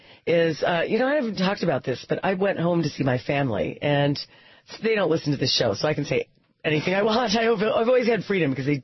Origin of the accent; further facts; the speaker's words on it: Iowa, United States; I mean, my home state of Iowa, which is where I was, gay marriage.